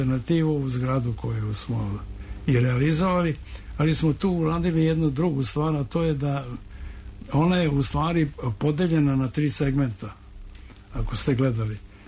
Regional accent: Belgrade, Serbia; Ja sam odrastao u Šafarikovoj ulici, u zgradi koja je dvotrakt

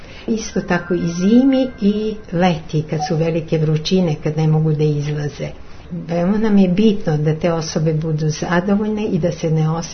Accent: Belgrade, Serbia; born there; also born or lived in Bosnia; iako sam rođena u Beogradu.

